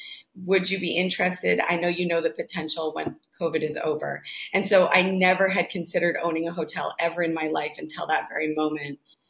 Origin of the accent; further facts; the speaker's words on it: California, United States; moved away as an adult; now in Costa Rica; Yeah, I'm from California. I lived there most of my life.